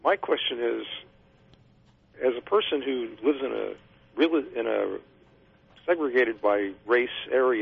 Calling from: Overland Park, Kansas, United States; I'm calling from Overland Park.

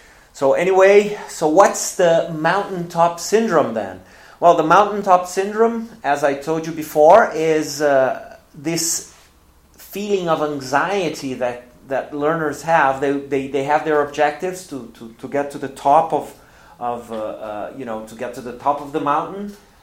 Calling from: Porto Alegre, Rio Grande do Sul, Brazil; English is a second language

